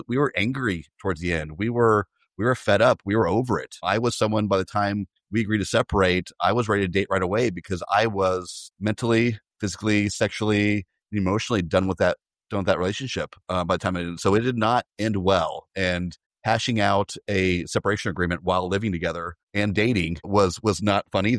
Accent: Midwest, United States; now in Washington, D.C., United States; You know, I'm actually from the Midwest. I live out on the East Coast now, outside of Washington, D.C.

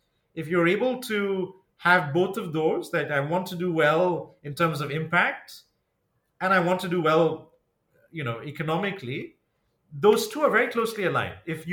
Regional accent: Zambia; also born or lived in India; I grew up in Zambia and in India

